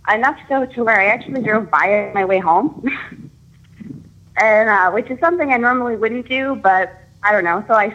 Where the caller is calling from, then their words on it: New York, United States; I'm calling from New York.